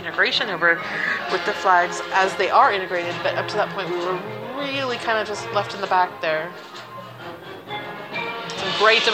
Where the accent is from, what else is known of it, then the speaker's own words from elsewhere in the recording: Valencia, California, United States; I'm from Valencia, California, here together with you at the Davis Cup.